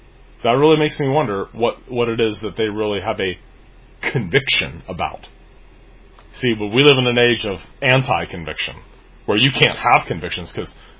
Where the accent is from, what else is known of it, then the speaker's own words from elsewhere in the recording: Cincinnati, Ohio, United States; the Roman Catholic people I grew up with in Cincinnati, Ohio, the huge German Catholic population of Cincinnati